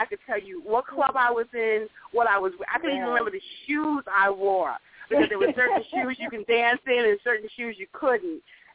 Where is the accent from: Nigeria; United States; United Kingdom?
United States; New York; I am also from New York, grew up listening to Frankie Crocker, WWRL.